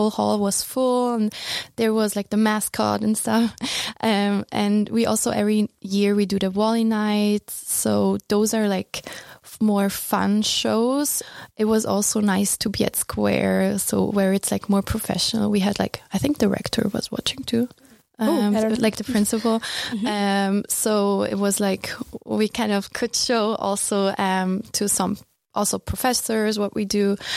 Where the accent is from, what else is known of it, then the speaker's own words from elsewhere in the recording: St. Gallen, Switzerland; So my boyfriend, or now husband, he's at Heiske, and we're both from St. Gallen.